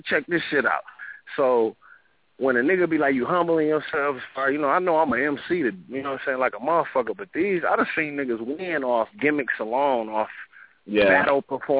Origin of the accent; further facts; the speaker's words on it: Pontiac, Michigan, United States; Detroit, Pontiac is Pontiac. I'm from Pontiac, Michigan.